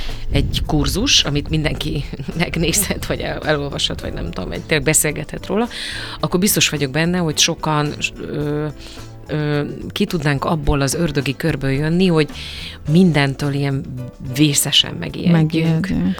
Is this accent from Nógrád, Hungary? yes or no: no; Eger, Heves, Hungary; also born or lived in Szentes; hogy egri lány vagyok, ott születtem, nekünk ugye ott a szőlő volt a prioritás